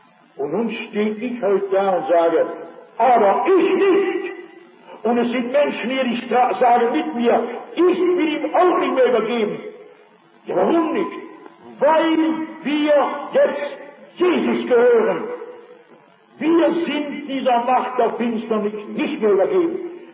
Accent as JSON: {"language": "German", "region": "Rhineland", "country": "Germany", "said": "ich komme aus dem Rheinland"}